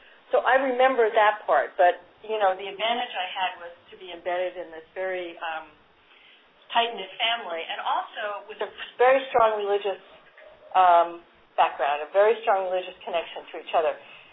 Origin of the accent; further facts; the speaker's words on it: Bronx, New York, United States; I did, as a child, I grew up in the Bronx, New York, and I went to a small little parish Catholic school, and we would walk home about 7 blocks